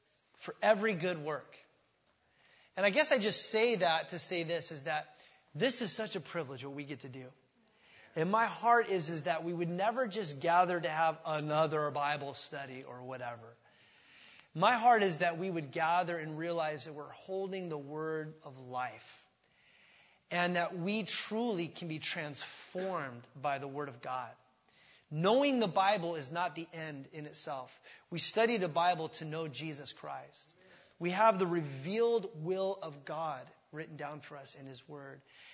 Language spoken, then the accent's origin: English; California, United States; Yeah, I grew up down in Southern California, and they offered a driver's education class, and I took it.